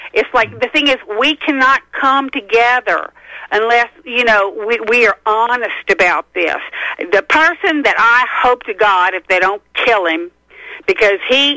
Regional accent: the South, United States; Actually, and I grew up Republican in the South

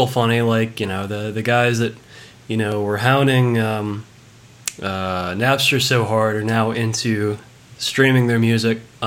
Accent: Texas, United States; I grew up near Dallas

